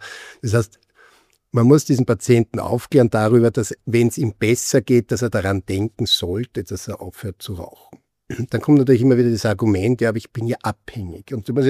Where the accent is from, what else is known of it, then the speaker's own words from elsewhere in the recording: Lower Austria, Austria; Ja, das gibt es in der Wachau. Ich komme aus der Wachau